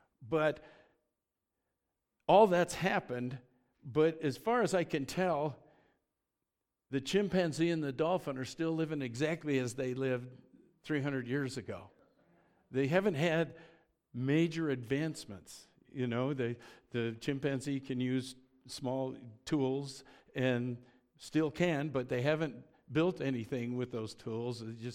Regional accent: Boulder, Colorado, United States; When I was a kid growing up in Boulder

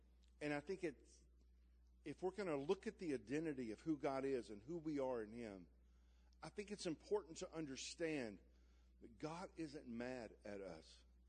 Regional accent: Louisiana, United States; I'm from Louisiana, so speaking is difficult.

